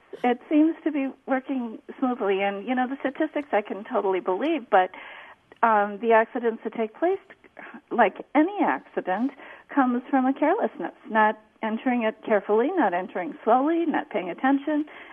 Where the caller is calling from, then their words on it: Mount Horeb, Wisconsin, United States; I am from Mount Horeb, which is probably has the most roundabouts per capita of any town.